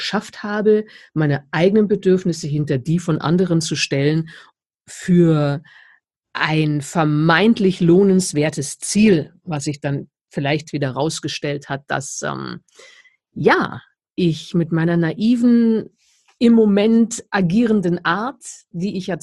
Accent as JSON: {"language": "German", "town": "Wolfenbüttel", "region": "Lower Saxony", "country": "Germany", "tie": "born there", "moved": "yes"}